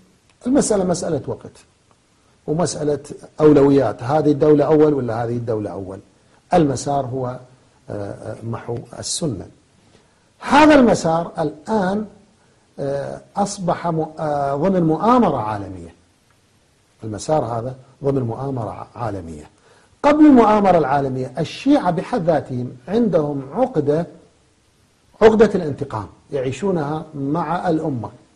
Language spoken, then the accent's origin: Arabic; Ramadi, Al Anbar, Iraq; إحنا كنا في بغداد من يسألوننا من يين أنتوا؟ أنا كنت ساكن في الرمادي. يقولهم إحنا من الرمادي،